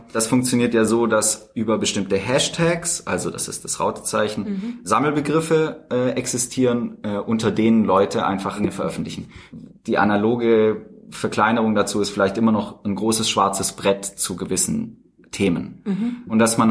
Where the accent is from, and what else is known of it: Baden-Württemberg, Germany; born or raised there